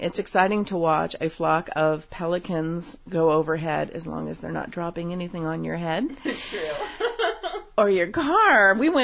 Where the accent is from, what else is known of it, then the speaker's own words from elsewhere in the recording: Virginia Beach, Virginia, United States; I grew up in Virginia, Virginia Beach to be exact, and so the beach there isn't warm all year round